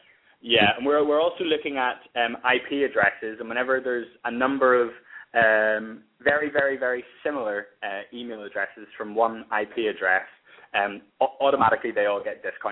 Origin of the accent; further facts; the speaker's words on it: Ireland; I'm Irish myself.